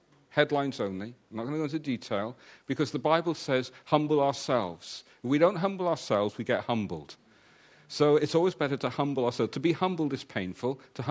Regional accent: Wales, United Kingdom; And sometimes I think as Welsh people, we kick ourselves in the foot.

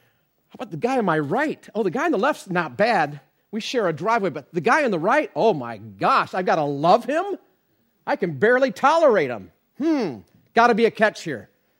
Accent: United States; I grew up in the Anglican church in America. We call the Episcopal church.

